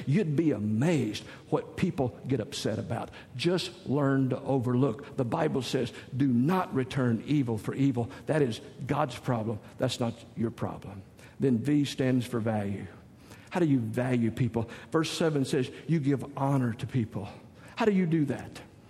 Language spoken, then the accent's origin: English; the South, United States; I mean, I grew up in the South where you fry everything.